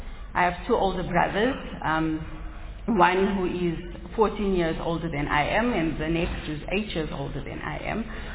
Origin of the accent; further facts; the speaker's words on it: Lodium, Gauteng, South Africa; When I was younger, I schooled at a primary school in my hometown of Lodium. Thereafter, I was across the road here at Girls High, Pretoria High School for Girls